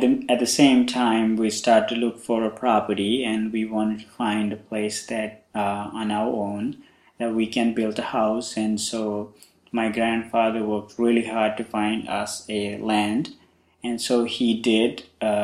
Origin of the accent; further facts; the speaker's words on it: Sri Lanka; now in United States; I'm from originally from Sri Lanka, and I have been in the United States now for 6 years. And so when I was at the age 5, I had a desire to become a monk.